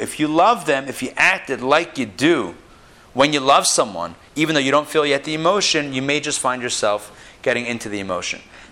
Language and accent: English; Pittsburgh, Pennsylvania, United States; I'm from Pittsburgh also, just so you know, in case no one knew.